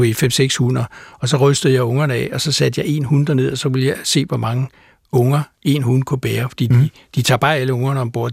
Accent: Tisvilde, Capital Region of Denmark, Denmark; Og så har jeg jo så brugt hele min barndom i Tisvilde med at rende rundt.

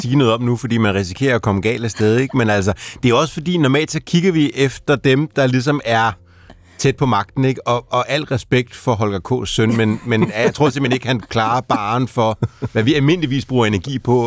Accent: Hillerød, Capital Region of Denmark, Denmark; Altså, jeg er fra Hillerød

